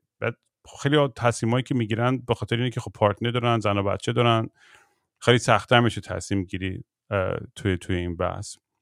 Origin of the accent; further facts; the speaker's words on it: Tehran, Tehran Province, Iran; also born or lived in New York / Los Angeles / London; ما تو تهران بزرگ شدیم و من نیویورک و الی و اینا و لندن زندگی کردم